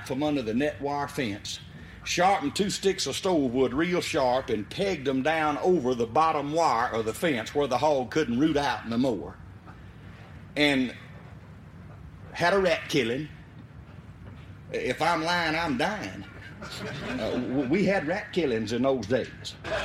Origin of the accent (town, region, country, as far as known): Liberty, Mississippi, United States